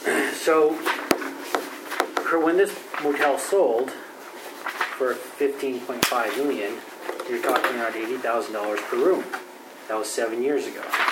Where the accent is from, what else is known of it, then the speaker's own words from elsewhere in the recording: Barrie, Ontario, Canada; I grew up in Barrie, so we used to call it the Lagoo Inn.